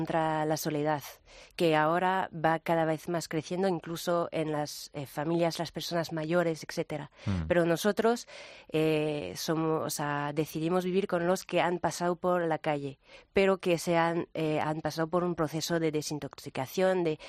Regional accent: France; moved away as an adult; now in Madrid, Spain; yo soy francesa, tengo 24 años, no tengo familia aquí

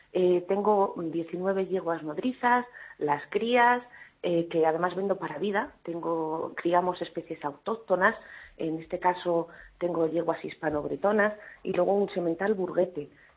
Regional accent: Soto del Real, Community of Madrid, Spain; Sí, yo soy de Soto del Real.

